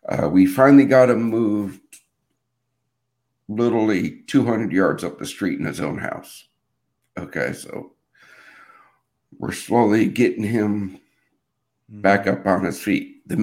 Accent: Traverse City, Michigan, United States; born there; also born or lived in Seattle, Washington; I was born in Traverse City, Michigan, because my old man was doing Great Lake detail. Moved around, graduated high school in Seattle, Washington, where I joined the United States Army at age 17.

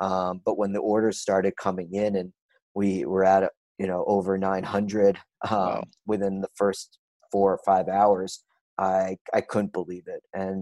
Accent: New York, United States; So as a New Yorker, I grew up on bagels every single day.

